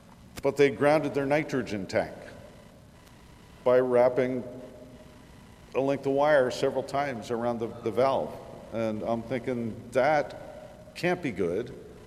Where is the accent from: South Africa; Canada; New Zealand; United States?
Canada; I'm Canadian, I like hockey tape.